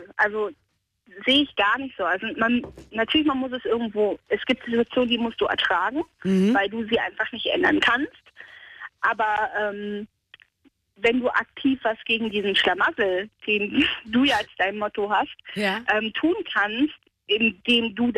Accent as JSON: {"language": "German", "town": "Cologne", "region": "North Rhine-Westphalia", "country": "Germany", "tie": "born or raised there", "said": "Ich komme ja gebürtig aus Köln, ich bin eine echte Kölsche Mädchen."}